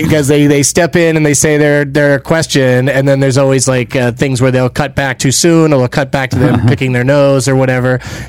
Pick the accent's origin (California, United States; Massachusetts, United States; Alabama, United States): California, United States; San Diego; No, yeah, I'm from San Diego.